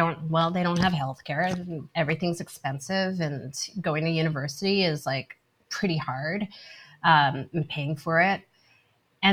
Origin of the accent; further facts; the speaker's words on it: Canada; I find myself embarrassed as a Canadian to like say, you know, I'm pretty good at this.